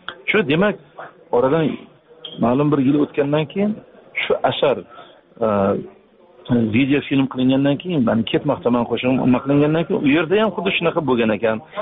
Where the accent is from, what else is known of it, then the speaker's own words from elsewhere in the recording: Tashkent, Uzbekistan; O'tkir Hoshimov o'sha Toshkent shahrida Do'mbirobod degan mahalla bor, mahallada biz bitta mahallada tug'ilib o'sganmiz.